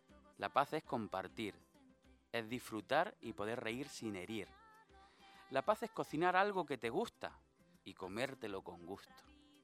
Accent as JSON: {"language": "Spanish", "region": "Andalusia", "country": "Spain", "said": "Soy andaluz y voy a decir que voy a ser rápido, aunque sea complicado, porque los andaluces hacemos cualquier cosa menos ser corto"}